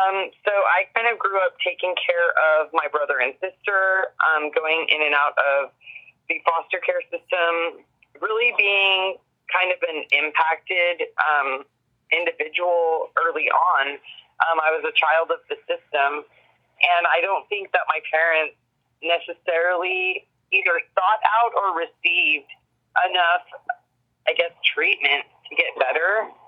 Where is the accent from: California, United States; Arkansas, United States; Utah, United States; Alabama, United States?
California, United States; Campbell; Yeah, so I'm 41. I grew up in the Campbell area, visiting Santa Cruz pretty frequently as a child. It was kind of my area to go to, kind of a retreat. I grew up kind of in the group home and foster care system.